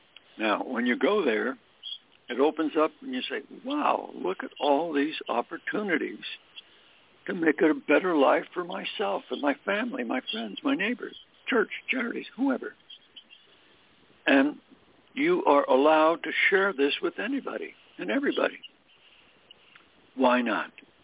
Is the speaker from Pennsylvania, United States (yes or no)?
yes; Scranton, Pennsylvania, United States; And I was a coal miner's kid growing up in Scranton, Pennsylvania.